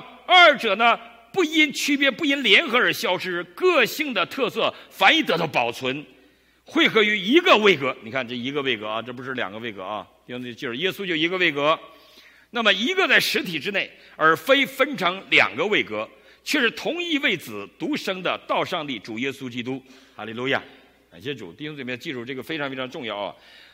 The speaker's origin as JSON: {"language": "Chinese", "country": "China", "said": "用我们大陆人比较了解的语言来说的啊"}